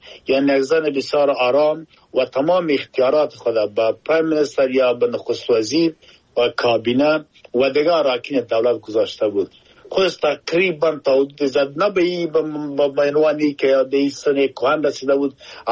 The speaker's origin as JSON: {"language": "Persian", "country": "Afghanistan", "lives_now": "United Kingdom", "said": "ما افغان هستم در انگلستان زندگی می کنم، این که خودم افغان هستم مسلمان هستم"}